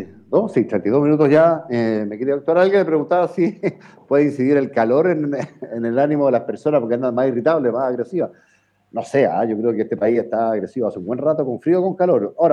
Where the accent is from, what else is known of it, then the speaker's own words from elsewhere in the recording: Chile; Así que yo me siento muy chileno